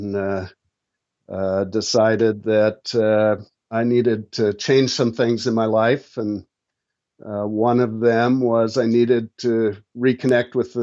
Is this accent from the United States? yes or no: yes; Washington, United States; also born or lived in Alaska; I grew up in the Pacific Northwest. I was actually born in Alaska, but raised here in Washington.